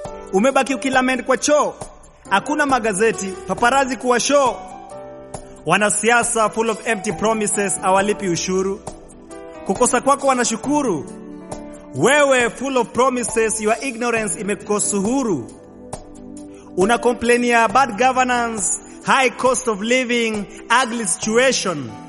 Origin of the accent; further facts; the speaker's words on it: Kenya; I'm a Kenyan.